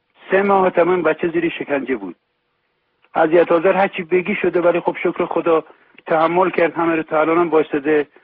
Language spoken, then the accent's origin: Persian; Iran; ما یه ایرانی هستیم، یه ایرانی اصیل هم هستیم، یک مسلمان واقعی هم هستیم. ما ایرانی هستیم، ایرانم به دنیا اومدیم